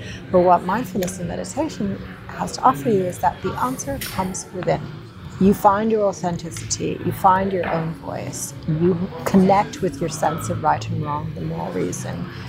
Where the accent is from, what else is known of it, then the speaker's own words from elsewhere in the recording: India; I grew up in India.